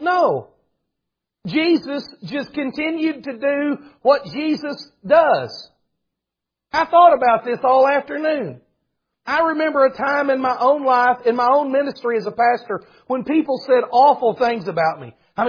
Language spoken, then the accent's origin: English; Greenwood, United States; I grew up in a village. I grew up in Greenwood. Oh, Greenwood's a big town. It wasn't when I was a kid. 2,300 people.